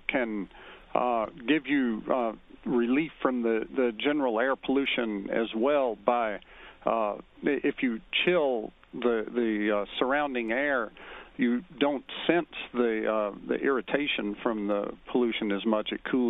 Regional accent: Georgia, United States; born there; now in Salina, United States; No, I was born in near Atlanta, Georgia, but I live in Kansas now. I've lived in Kansas for a long time now

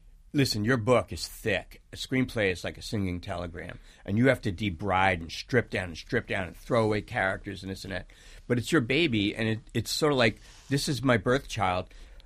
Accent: New York City, New York, United States; there's a lot of shout-outs to the very original places where I grew up in the East Bronx and other places.

